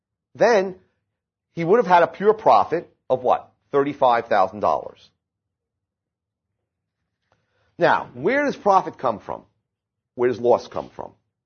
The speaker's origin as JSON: {"language": "English", "region": "New Jersey", "country": "United States", "said": "even though I'm Italian and I'm from New Jersey, you trust that it's not counterfeit"}